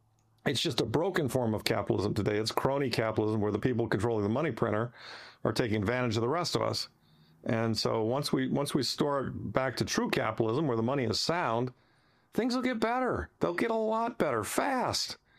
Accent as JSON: {"language": "English", "country": "United States", "said": "I'm just an American who, you know, lived in what's a great country in so many respects"}